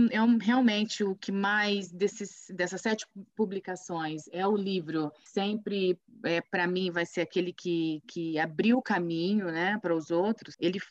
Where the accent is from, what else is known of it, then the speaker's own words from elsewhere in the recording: São Joaquim da Barra, São Paulo, Brazil; quando eu cresci, né, em São Joaquim da Barra, no interior de São Paulo